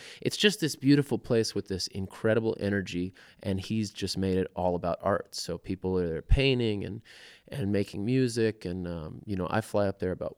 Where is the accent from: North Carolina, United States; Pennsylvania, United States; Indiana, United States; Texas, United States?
Texas, United States; Houston; now in Austin, United States; Yeah, I'm from Houston, so I lived there maybe 6 years ago or something for about a year, and then went to Nashville, went to New York, ended up back in Austin